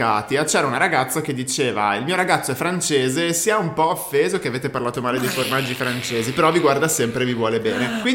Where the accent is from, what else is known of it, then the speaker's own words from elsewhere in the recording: Tuscany, Italy; Siamo toscani.